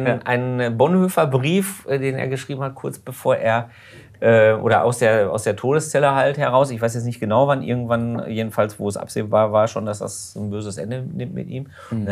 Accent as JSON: {"language": "German", "town": "Hamm", "region": "North Rhine-Westphalia", "country": "Germany", "tie": "born or raised there", "said": "einer Kirche in Hamm, wo ich aufgewachsen bin"}